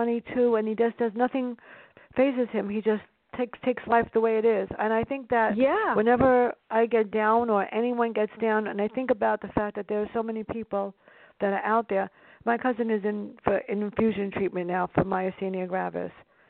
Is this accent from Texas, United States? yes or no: no; New York City, New York, United States; now in upstate New York, United States; I grew up in the South Bronx. I moved to the Bronx, a different area, until my mom died. Then we moved.